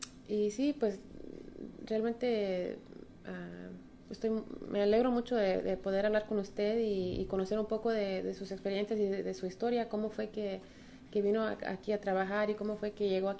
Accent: Mexico; Sí, yo soy mexicana.

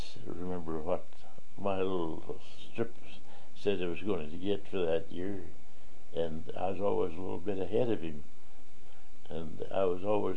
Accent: Sheridan, Wyoming, United States; Yeah, I was born there, and it was a small town in the northern part of Wyoming

